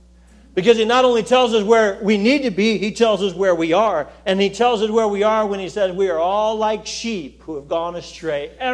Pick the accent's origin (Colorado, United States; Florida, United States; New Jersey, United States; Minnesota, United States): Colorado, United States; Colorado Springs; When we got married, we moved back to my hometown, which is Colorado Springs, Colorado.